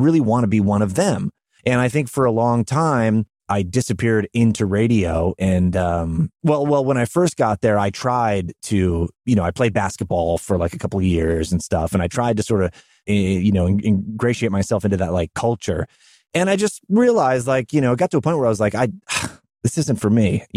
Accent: Chicopee, Massachusetts, United States; also born or lived in Longmeadow, Massachusetts; We moved to this from Chicopee, Massachusetts, which is a very blue collar town, to a more affluent part of Massachusetts, Longmeadow, Massachusetts.

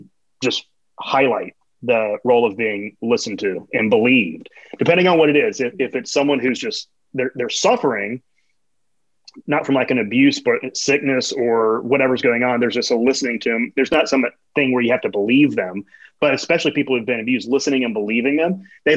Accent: Florida, United States; I grew up in Florida hearing, I love you unconditionally.

